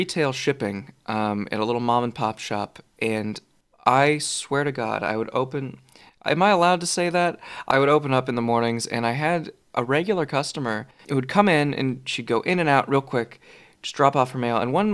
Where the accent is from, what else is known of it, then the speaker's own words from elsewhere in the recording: California, United States; I'm from California, which we're 40 episodes into this show, and I feel like I've brought it up every time, but we never shut up about ourselves, Californians.